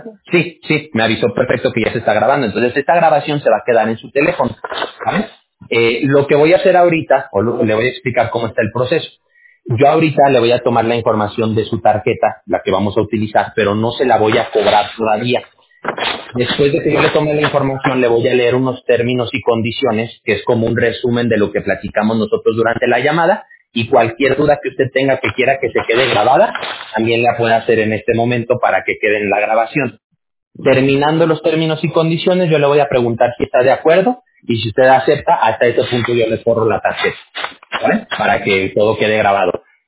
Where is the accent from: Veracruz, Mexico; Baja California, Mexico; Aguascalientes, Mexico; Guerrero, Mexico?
Aguascalientes, Mexico; Yo viví en Aguascalientes mucho tiempo. Yo me crié en Aguascalientes, de hecho.